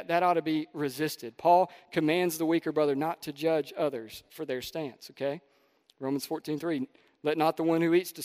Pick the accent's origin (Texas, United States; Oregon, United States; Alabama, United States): Alabama, United States; Jemison; I grew up in Jemison, Alabama. Everybody knows where the Peach is, that's the county.